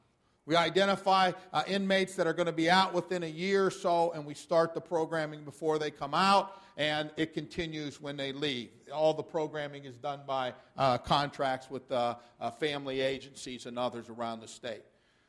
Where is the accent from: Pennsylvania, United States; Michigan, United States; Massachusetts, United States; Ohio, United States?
Ohio, United States; Starting with my home state, Ohio.